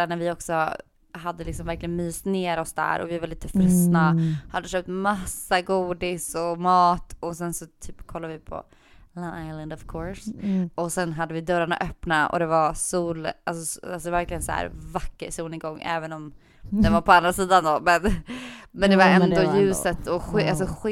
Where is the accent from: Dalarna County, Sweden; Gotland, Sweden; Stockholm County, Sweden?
Gotland, Sweden; jag är gotlänning liksom.